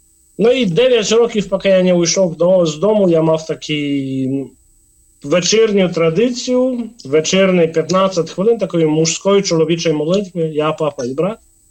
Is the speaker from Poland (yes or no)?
yes; Poland; Ukrainian is a second language; Я поляк, родився в Польщі